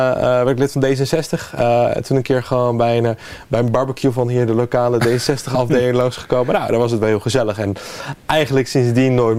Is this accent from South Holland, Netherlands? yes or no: yes; Berkel en Rodenrijs, South Holland, Netherlands; ik ben eigenlijk wel een Lansingerlander. ik ben natuurlijk, ondanks dat ik ben opgegroeid in Roderijs. Ik heb altijd wel, ik ging naar school op Melachtenbergse Hoek.